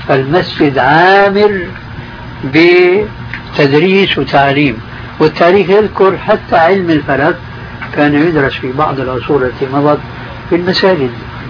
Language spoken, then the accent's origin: Arabic; Damascus, Damascus Governorate, Syria; وهذا موجود عندنا في دمشق بكثرة.